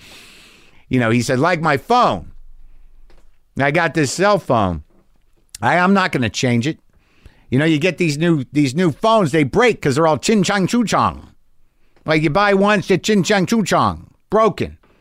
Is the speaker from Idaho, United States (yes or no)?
yes; Coeur d'Alene, Idaho, United States; now in Germany; I'm originally from the Spokane area, Coeur d'Alene. It's in Idaho, I believe, right? But live in Germany now.